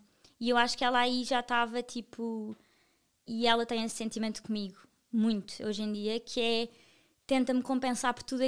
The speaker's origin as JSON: {"language": "Portuguese", "town": "Cascais", "region": "Lisbon", "country": "Portugal", "said": "nós somos de Cascais"}